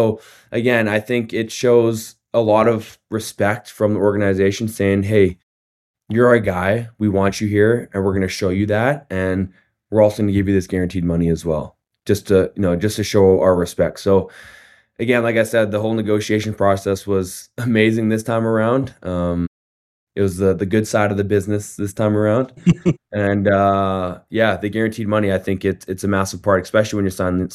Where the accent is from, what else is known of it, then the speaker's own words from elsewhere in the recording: Manitoba, Canada; for me to play for my hometown and to, again, leave a legacy here as a Bomber